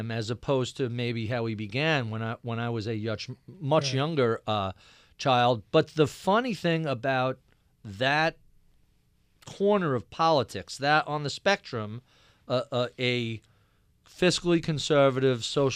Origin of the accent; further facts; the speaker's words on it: New York, United States; So I grew up in Nassau County, out in Long Island, very Republican area.